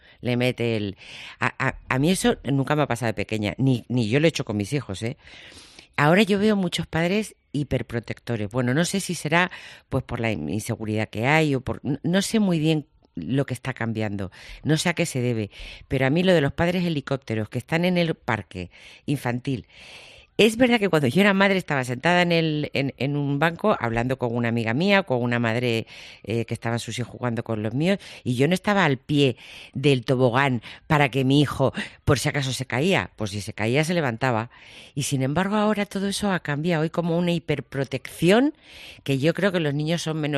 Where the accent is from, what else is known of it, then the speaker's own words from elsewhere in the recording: Yecla, Region of Murcia, Spain; yo recuerdo de pequeña en Yecla, en mi pueblo, jugar siempre en la calle, siempre en la calle.